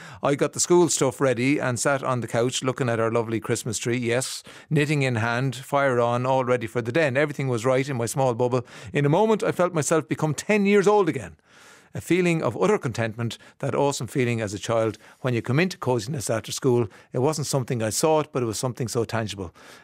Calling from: Scotland, United Kingdom; I'm emailing from Scotland, where I live with my husband and two children. My parents live in Glasnevin and we miss them dreadfully.

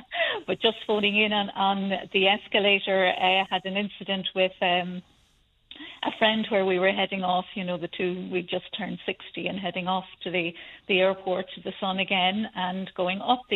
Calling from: Spain; Yes, I'm ringing in from Murphy in Spain.

